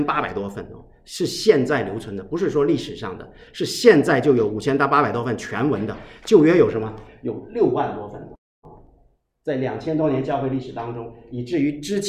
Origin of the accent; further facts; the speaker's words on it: China; 那我们中国人最熟悉这个道理了